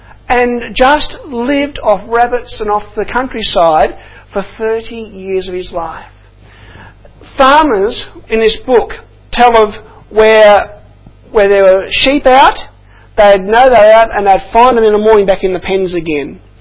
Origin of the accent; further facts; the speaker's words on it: Mildura, Victoria, Australia; I grew up in Mildura.